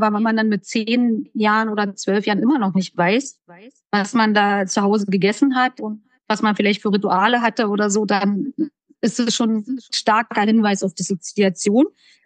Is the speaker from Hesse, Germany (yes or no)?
no; Strausberg, Brandenburg, Germany; Ich komme aus Strausberg. Das ist eine Kleinstadt bei Berlin, also ist noch S-Bahn hier. Man kann sozusagen hier aus Berlin direkt halten vor der Haustür. Aber es ist Brandenburg.